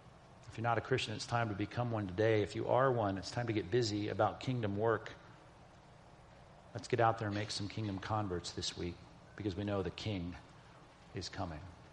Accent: California, United States; I was going, dude. I was from California.

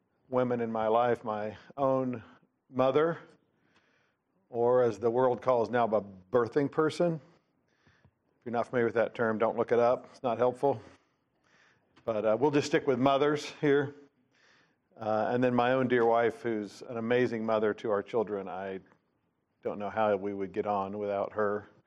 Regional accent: United States; And I did it for the same reason, because being American, everyone loves an underdog.

